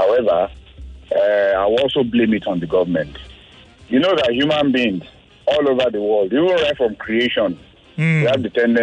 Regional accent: Ikorodu, Lagos, Nigeria; I'm from Ikorodu.

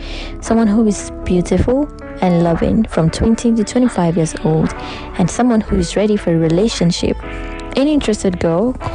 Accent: Delta, Nigeria; now in Lagos, Nigeria; I am a guy from Delta State, Urubu Resides … self-employed, love listening to music, dancing, singing, and watching movies. I am 5.5 feet tall, dark in complexion, 37 years old, based in Lagos, a Christian

